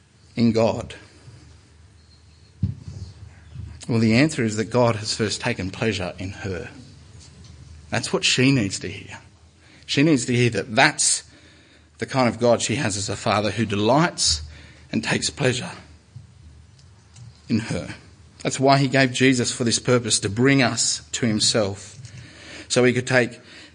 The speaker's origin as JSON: {"language": "English", "town": "Moree", "region": "New South Wales", "country": "Australia", "said": "I come from Moree, a town that is, I mean, you have no idea."}